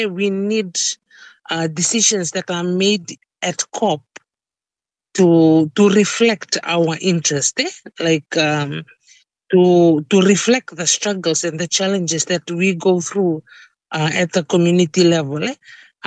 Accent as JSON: {"language": "English", "town": "Nazula", "region": "Western Division", "country": "Fiji", "said": "I am from Nazula village in Yasawa, Fiji."}